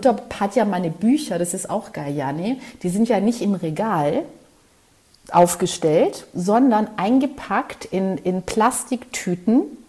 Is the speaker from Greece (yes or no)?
yes; Northern Greece, Greece; kleines Bergdörfchen, also im Norden von Griechenland, bei Gosani.